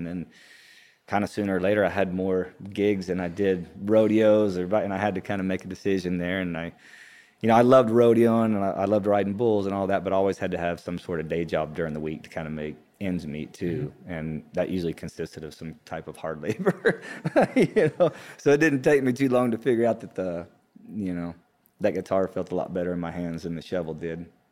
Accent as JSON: {"language": "English", "region": "Texas", "country": "United States", "tie": "born or raised there", "also_born_or_lived": "Hobbs, New Mexico", "said": "I was born in Hobbs, New Mexico. Grew up in West Texas, around Midland and Odessa, and kind of all over Texas. My family moved around quite a bit."}